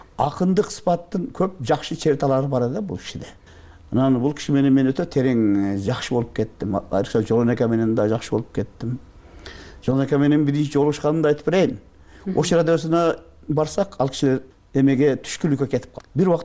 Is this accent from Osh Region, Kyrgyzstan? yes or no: no; Leilek, Batken Region, Kyrgyzstan; Ай сен деди Баткендин баласысың, Лейлектин баласысың деди. Мен Лейлектем.